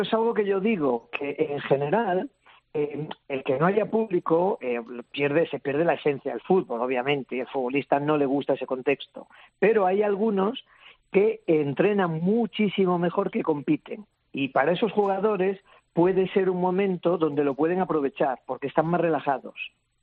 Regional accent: Asturias, Spain; now in Madrid, Spain; yo aunque vivo en Madrid, soy de Asturias y conozco un poco la mina y he visitado alguna

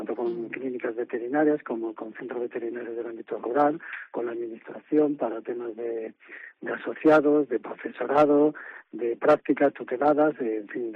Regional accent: Salamanca, Castile and León, Spain; En la parte que nos toca como salmantino y por la provincia que tenemos

